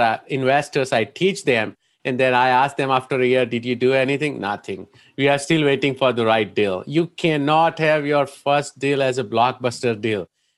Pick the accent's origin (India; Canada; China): India; now in United States; I came from India as an immigrant, right, about 20 years ago, and how I struggled in US